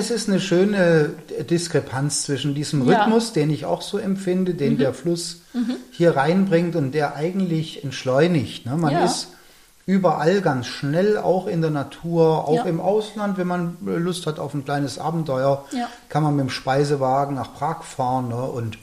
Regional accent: Stuttgart, Baden-Württemberg, Germany; Aber gerade mit dem Stau kann ich als Stuttgarter auch bestätigen.

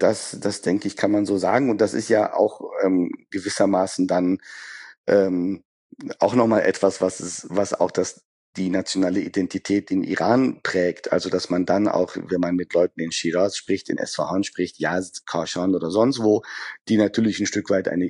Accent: Düsseldorf, North Rhine-Westphalia, Germany; wenn ich sozusagen über Düsseldorf als meine Heimatstadt nachdenke

